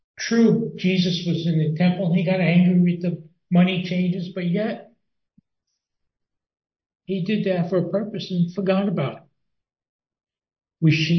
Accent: Brooklyn, New York, United States; I get myself with a lot of trouble because I'm from Brooklyn. And I speak different. I interpret differently.

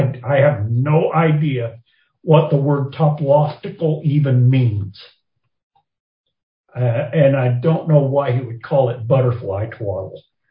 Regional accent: Kentucky, United States; I grew up worshiping in Kentucky

